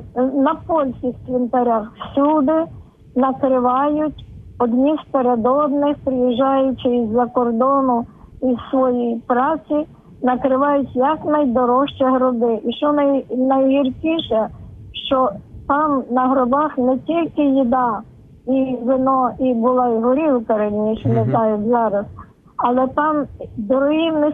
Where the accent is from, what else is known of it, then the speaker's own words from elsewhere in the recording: Carpathians, Ukraine; now in Kyiv, Ukraine; Я давно мешкаю в Києві, але я родом із Карпат. В більшості сіл там віра автокефальна.